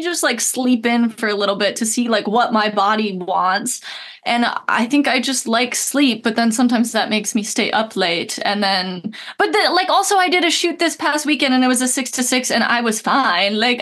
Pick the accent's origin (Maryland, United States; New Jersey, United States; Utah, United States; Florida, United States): New Jersey, United States; Pennington; So I'm from a small town in New Jersey called Pennington. But no one really knows where Pennington is.